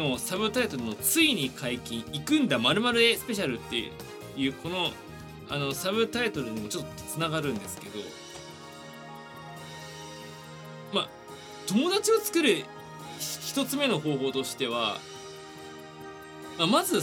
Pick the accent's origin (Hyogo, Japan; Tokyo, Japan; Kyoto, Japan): Tokyo, Japan; 東京都出身です。